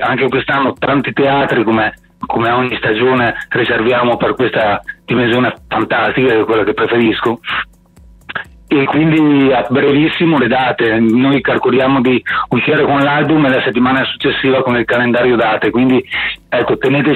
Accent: Trentino-Alto Adige, Italy; un attore di teatro che è della mia terra, un trentino come me, di origine

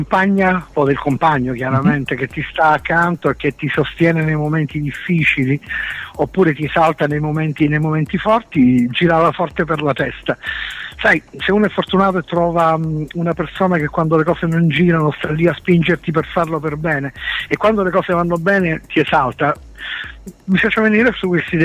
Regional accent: Catania, Sicily, Italy; Sai, noi veniamo da Catania

